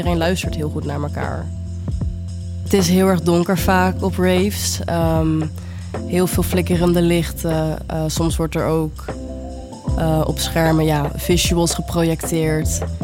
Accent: Gouda, South Holland, Netherlands; ik ben 21 jaar, ik kom uit Gouda en dit is mijn verhaal.

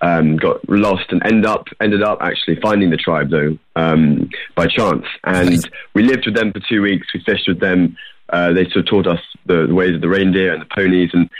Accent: Scotland, United Kingdom; Yeah, so I grew up in Scotland in a kind of, a little farm.

